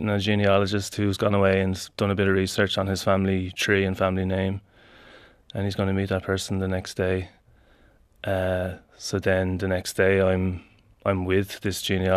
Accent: Ireland; I'm from Ireland and what I'm about to tell you might shock you. that I was born in 1984.

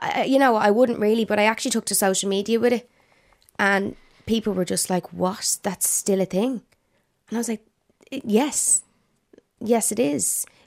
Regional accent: Ireland; I never want to lose my Irish identity. I'm Irish.

